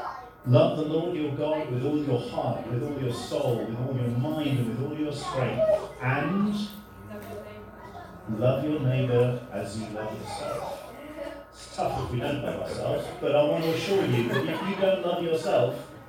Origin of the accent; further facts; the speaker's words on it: England, United Kingdom; which is a really difficult thing to say for most of us because we're English.